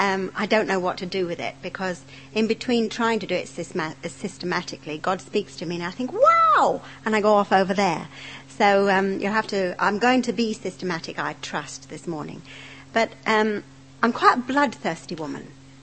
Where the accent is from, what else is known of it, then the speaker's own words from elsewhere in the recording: London, United Kingdom; I come from the East End of London. So I'm a terrible mix.